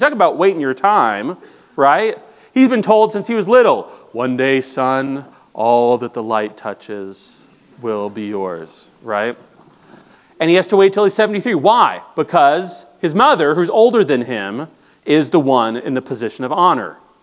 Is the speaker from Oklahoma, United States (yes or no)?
no; Maple Grove, Minnesota, United States; Just like I'm from Maple Grove, Minnesota, and if I were to run into someone from Maple Grove, Minnesota, I'd say, hey, that's cool.